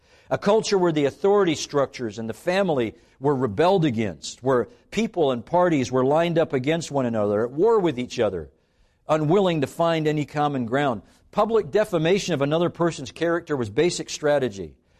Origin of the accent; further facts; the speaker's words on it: Canada; also born or lived in Glasgow; now in United States; I'm actually an immigrant to the United States. I was born in Glasgow, Scotland, and then I was raised in Canada. And about 10 years ago, my family and I, by choice, became citizens of the United States, actually at Valley Forge, of all places.